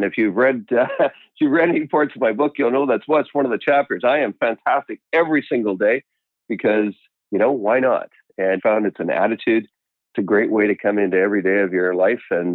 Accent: New Westminster, British Columbia, Canada; Yeah, I grew up in the Vancouver area, and I know we got a pretty local listenership. 51 years in New Westminster.

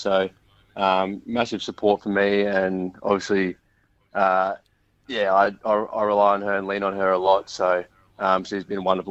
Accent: Bridgewater, South Australia, Australia; also born or lived in Scott Creek; I've been all around the Adelaide Hills. So I grew up in Scott Creek and Bridgewater as well. Lived in Harndorf for a bit.

